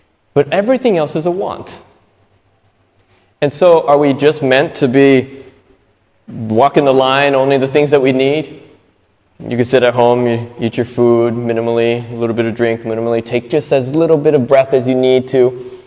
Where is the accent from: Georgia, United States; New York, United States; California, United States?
California, United States; San Diego; now in Bali, Indonesia; I've been here in Bali for about 15 years. Before that, I grew up in San Diego, California.